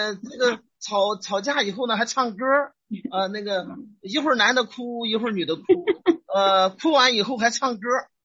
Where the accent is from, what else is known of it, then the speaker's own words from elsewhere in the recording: Shandong, China; 我们是用我们老家的话，我们家是山东的，我说的是我们老家的方言